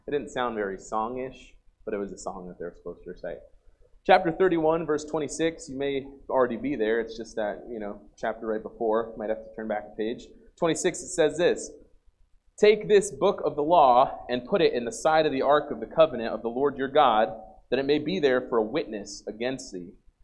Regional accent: New York, United States; I'm from New York, so I try to do things fast. I need to slow down. I used to preach as a teenager back in New York

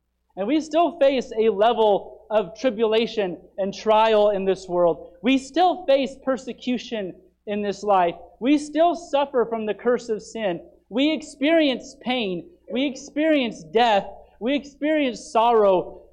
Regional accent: Phoenix, Arizona, United States; I'm from Phoenix. Hallelujah. Save me from the sun.

